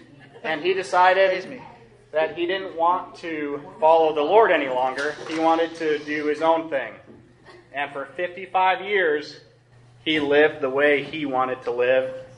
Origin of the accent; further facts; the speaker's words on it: Greenwood, Indiana, United States; and I'm from Greenwood, Indiana. Ever heard of it?